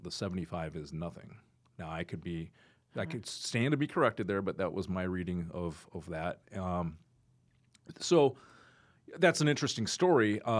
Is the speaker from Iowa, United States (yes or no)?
no; Colorado, United States; I'm from Colorado originally, right?